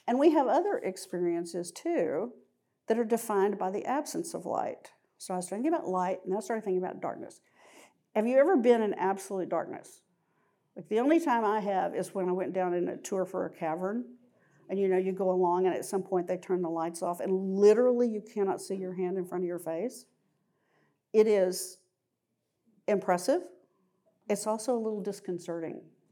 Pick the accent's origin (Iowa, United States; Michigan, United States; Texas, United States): Texas, United States; Y'all know I grew up in West Texas. Well, we have dark skies in West Texas.